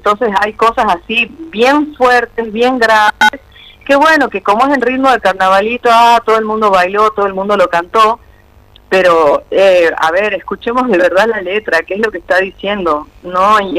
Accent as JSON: {"language": "Spanish", "town": "Humahuaca", "region": "Jujuy", "country": "Argentina", "said": "sobre todo en la cultura de donde vengo, ¿no? En la cultura de Humahuaca, la comunidad era algo principal"}